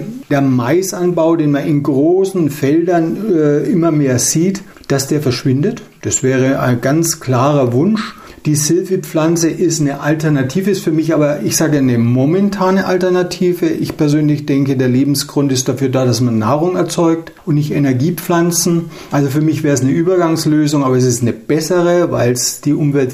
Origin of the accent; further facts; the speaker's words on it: Bavaria, Germany; Wie kann sich diese Fränkische Schweiz, meine Heimat, zu einer Region entwickeln